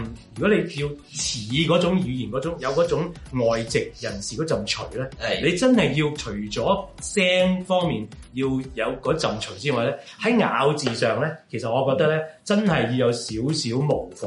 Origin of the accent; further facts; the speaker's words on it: Hong Kong; 其实真系同我哋香港人讲咧，系真系有好大分别嘅